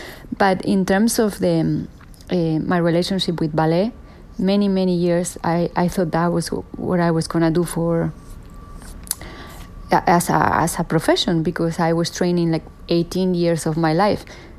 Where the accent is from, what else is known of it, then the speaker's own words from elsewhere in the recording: Alcobendas, Community of Madrid, Spain; also born or lived in San Sebastián de los Reyes; I grew up in an area that is called Alcobendas and an area that is called San Sebastián de los Reyes. They are together, very close to each other.